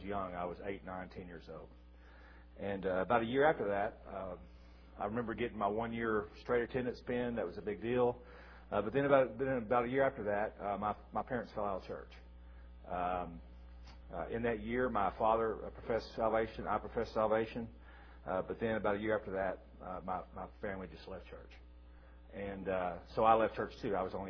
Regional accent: Arkansas, United States; I went to school in Tahlequah, I grew up in Arkansas, and everybody professed Christianity

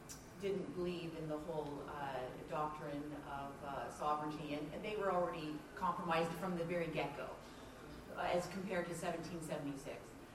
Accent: Canada; we're from Canada.

